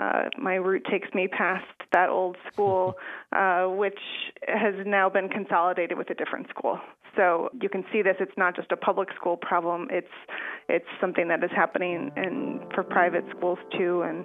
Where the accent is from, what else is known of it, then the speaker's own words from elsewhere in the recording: Kenosha, Wisconsin, United States; So I grew up in Kenosha, and I went to the a big public high school in Kenosha, Mary D. Bradford on the north side of Kenosha.